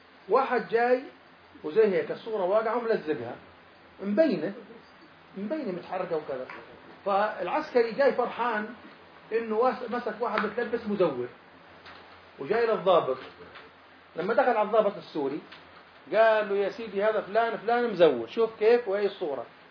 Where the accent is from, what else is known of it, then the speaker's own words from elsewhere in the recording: Gaza Strip, Palestine; خلاص أنا جواز أردني صحيح لكني أنا ما عندي رقم وطني، معتبريني غزاوي فلسطيني، يعني أنا فلسطيني وإن كان جوازي إيش أردني